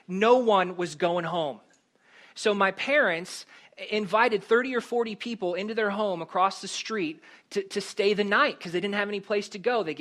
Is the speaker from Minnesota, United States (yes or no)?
yes; Milroy, Minnesota, United States; I grew up in Minnesota, and when I was a kid, this happened.